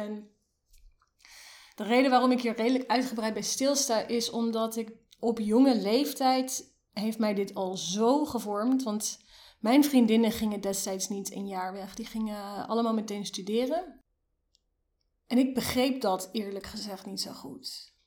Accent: North Brabant, Netherlands; also born or lived in Leiderdorp; Ik ben geboren in Leiderdorp, maar absoluut gedogen en opgevoed in Noord-Brabant. In een dorpje in de buurt bij Eindhoven. Dat hoor je helemaal niet, dat klopt.

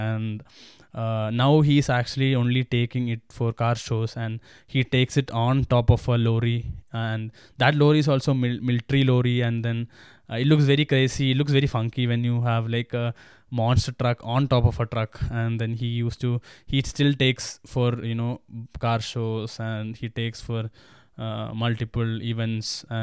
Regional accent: Kerala, India; Especially I'm from Kerala

